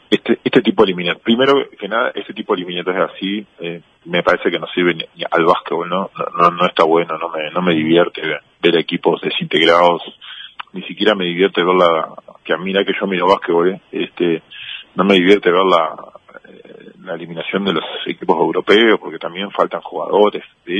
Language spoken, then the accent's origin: Spanish; Uruguay; somos muchos los uruguayos que estamos pendientes